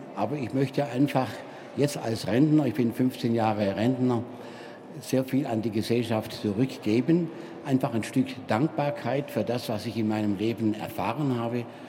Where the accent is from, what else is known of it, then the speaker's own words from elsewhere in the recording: Baden-Württemberg, Germany; Ich komme ja aus dem Schwarzwald, das war genau aus Villingen.